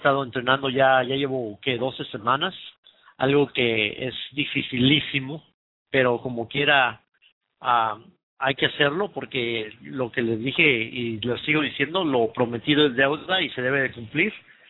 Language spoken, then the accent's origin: Spanish; Mexico; voy a ir como buen mexicano a dejar todo en la línea.